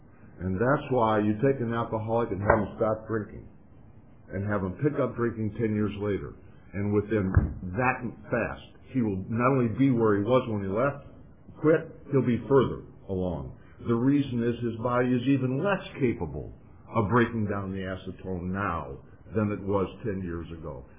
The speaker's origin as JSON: {"language": "English", "region": "Midwest", "country": "United States", "tie": "born or raised there", "said": "And I went east to college. I was raised in the Midwest. I felt out of place."}